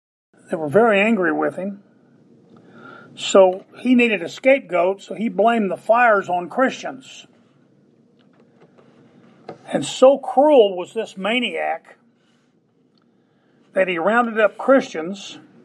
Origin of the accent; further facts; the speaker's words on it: Oklahoma, United States; They looked like mountains to me. I'm from Oklahoma.